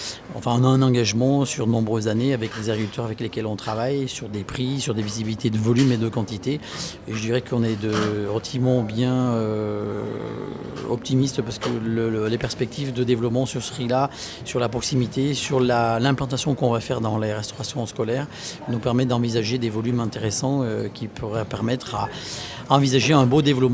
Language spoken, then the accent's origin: French; Auvergne-Rhône-Alpes, France; born there; je suis né en Ardèche, je tiens beaucoup à mon territoire.